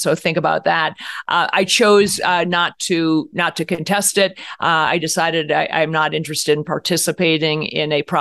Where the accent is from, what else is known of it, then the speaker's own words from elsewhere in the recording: Cleveland, Ohio, United States; I'm from Cleveland. We had the same childhood.